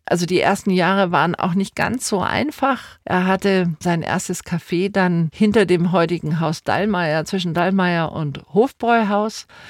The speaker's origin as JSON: {"language": "German", "town": "Munich", "region": "Bavaria", "country": "Germany", "tie": "born or raised there", "said": "ich bin als Kind in der Backstube groß geworden in München. Wir haben früher oben drüber gewohnt und später habe ich dort immer gearbeitet."}